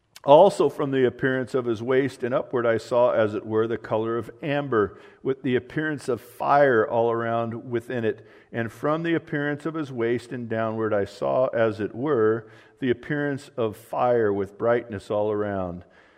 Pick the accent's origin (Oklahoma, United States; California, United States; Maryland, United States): California, United States; I'm from Southern California.